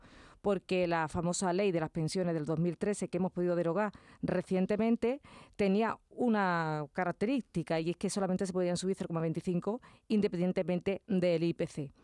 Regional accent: Écija, Andalusia, Spain; accent: Andalusian, Sevillian; con este acento andaluz, sevillano, con un toque, si me lo permite, ecijano, que es mi pueblo.

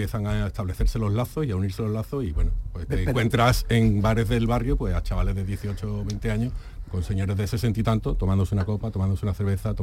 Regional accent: Philippines; Yo soy filipino.

